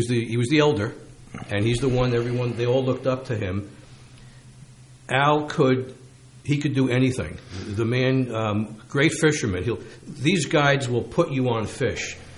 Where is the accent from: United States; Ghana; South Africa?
United States; Carteret, New Jersey; I grew up in Carteret.